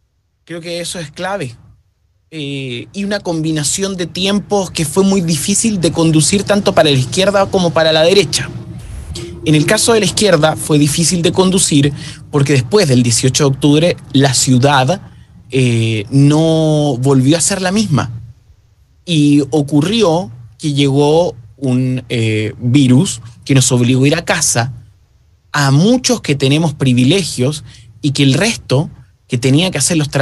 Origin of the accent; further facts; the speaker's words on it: Chile; nosotros como chilenos somos sumamente isleños.